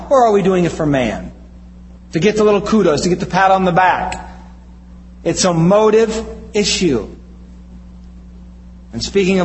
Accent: Iowa, United States; I'm from Iowa, so I know.

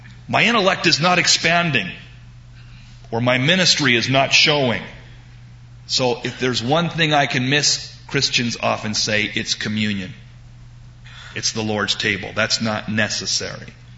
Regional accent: United States; I'm not assuming that because I'm an American, I'm going to heaven.

